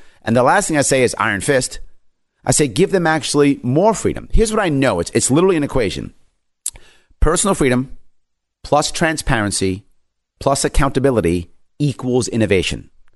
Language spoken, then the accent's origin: English; New York, United States; I'm born and raised in New York State. My family and friends are in New York State. I love my state.